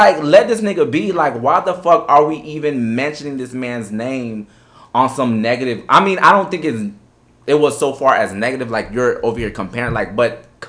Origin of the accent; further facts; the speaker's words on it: Miami, Florida, United States; also born or lived in Orlando; growing up, you know, in Miami and growing up in Orlando, both places, it was just definitely a difficult thing